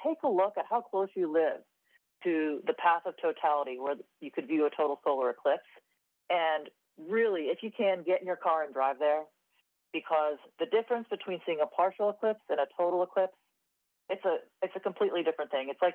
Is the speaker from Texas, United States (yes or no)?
no; Pittsburgh, Pennsylvania, United States; I'm from Pittsburgh, actually.